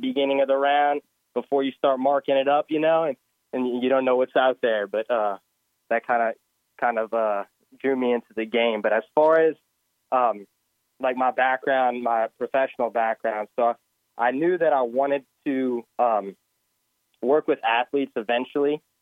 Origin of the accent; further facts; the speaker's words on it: New Orleans, Louisiana, United States; So I'm from New Orleans, Louisiana. And I didn't really grow up around the game, to be honest.